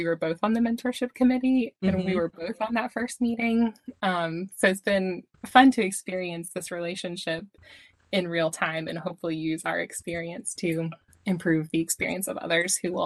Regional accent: Texas, United States; I saw that you were from Texas and I grew up in Texas.

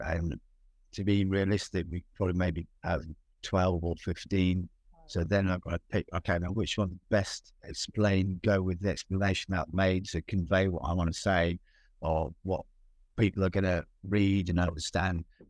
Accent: Sheffield, Yorkshire and the Humber, United Kingdom; So my hometown, it'll be the first time my work's been in the Cutler's Hall in Sheffield since 1987.

